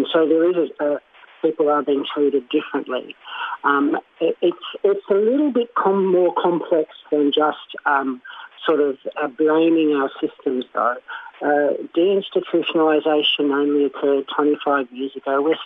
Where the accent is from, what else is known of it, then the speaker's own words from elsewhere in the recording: Australia; Fundamentally, I was sort of outraged on a very sort of human level as an Australian citizen